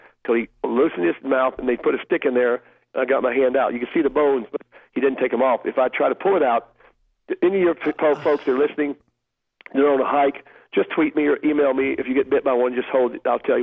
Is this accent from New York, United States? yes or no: no; Tennessee, United States; I'm from Tennessee. I never saw a snake.